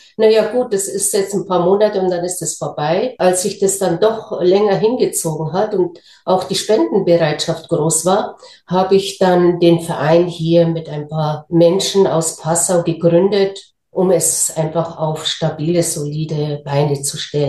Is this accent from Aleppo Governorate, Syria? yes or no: yes; Aleppo, Aleppo Governorate, Syria; born there; German is a second language; Insbesondere als dann meine Geburtsstadt Aleppo betroffen war von den Aufständen